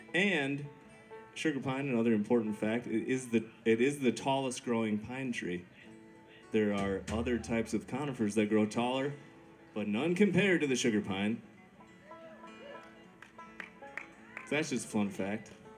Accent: Wisconsin, United States; So we come from Wisconsin, and there's some cool trees there, but there's just not stuff like this very often.

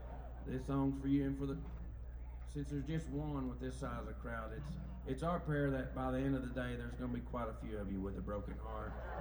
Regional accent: Arkansas, United States; We are from Arkansas. We talk a little bit different than y'all do. But it's still the same language, man.

